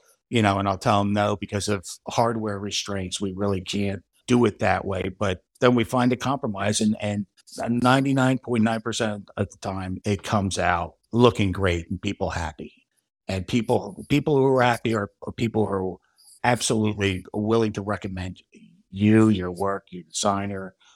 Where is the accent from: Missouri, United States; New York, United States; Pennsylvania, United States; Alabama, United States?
Pennsylvania, United States; Newtown; I'm originally from Newtown, Bucks County. Went to Council Rock High School, very big high school at the time.